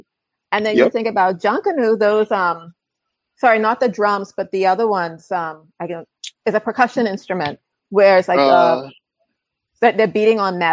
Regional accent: Long Island, Bahamas; growing up on Long Island, when I think about Indigenous music, it really is Rake and Scrape for me because that's what I grew up with, right?

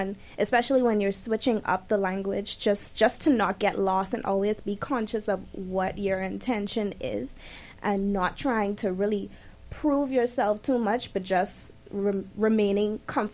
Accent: Grand Bahama, Bahamas; I grew up in Grand Bahama. So Grand Bahamians, they speak a little bit more quote-unquote American or more quote-unquote proper than Nassuvians.

